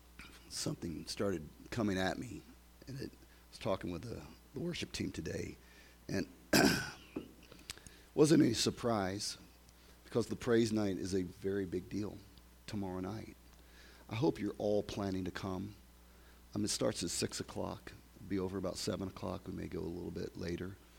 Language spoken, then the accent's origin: English; Illinois, United States; I said, we're from Illinois, man.